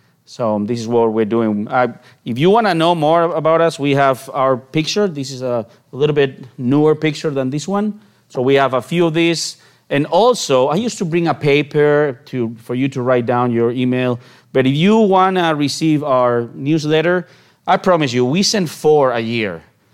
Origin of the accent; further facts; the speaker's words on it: León, Castile and León, Spain; English is a second language; moved away as an adult; I am born and raised in Spain, as my accent can tell, and the city of León, which is northern Spain